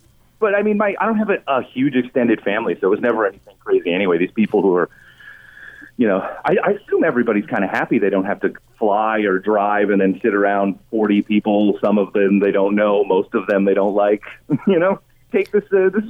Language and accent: English; East Coast, United States; I'm from the East Coast, so I would normally go back there for Christmas